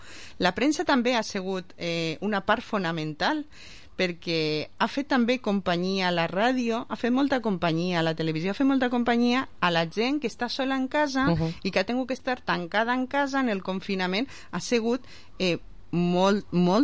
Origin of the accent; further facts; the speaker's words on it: Vila-real, Valencian Community, Spain; jo encantada de vindre a la ràdio del meu poble, a Ràdio Vila-real.